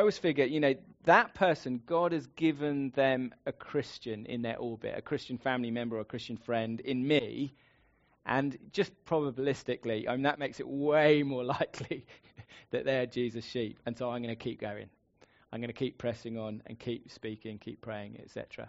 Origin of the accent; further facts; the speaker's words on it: England, United Kingdom; because I'm an Englishman, protection means an umbrella.